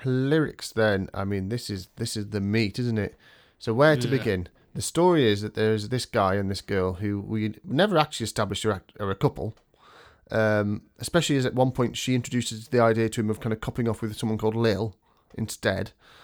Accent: United Kingdom; I mean, I'm British.

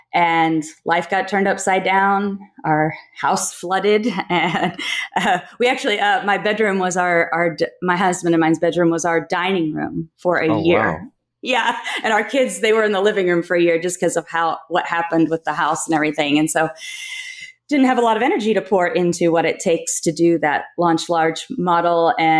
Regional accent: Burlington, Kansas, United States; Burlington, Kansas. So it's about 45 minutes away.

